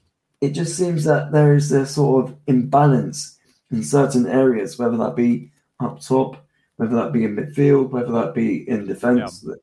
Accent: England, United Kingdom; as an Englishman myself

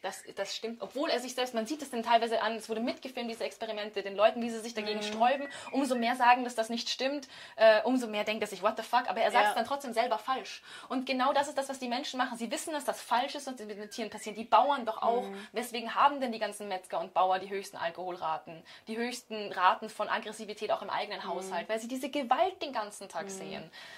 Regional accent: Vienna, Austria; Ich bin aus Wien.

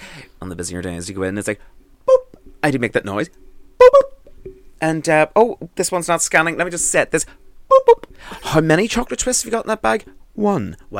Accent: United Kingdom; No, we're British. How dare you?

